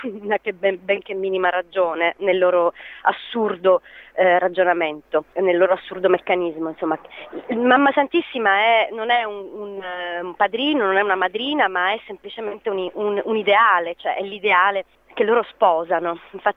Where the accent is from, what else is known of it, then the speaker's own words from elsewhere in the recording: Sicily, Italy; il fatto che siamo siciliani, il fatto che ci sentiamo in qualche modo chiamati in causa anche, no? Perché vivendo lì